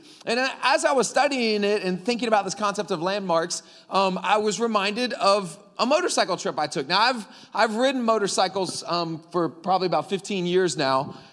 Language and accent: English; Louisiana, United States; born there; I have family over in Texas. I was born in Louisiana, so kind of make that trip from Florida, Alabama, Mississippi, Louisiana, Texas.